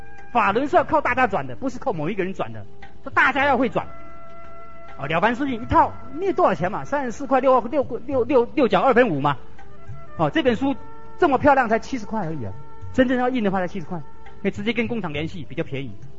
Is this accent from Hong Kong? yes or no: no; Taiwan; 台湾是我们的宝岛，我们的家乡